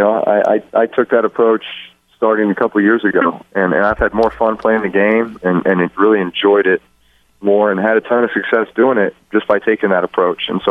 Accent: Texas, United States; I grew up in Texas. We didn't have Jimmy John's at the time there.

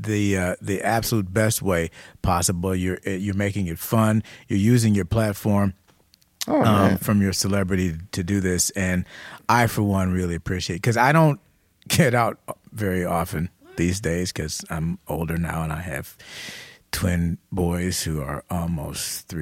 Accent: Detroit, Michigan, United States; I'm from the D.

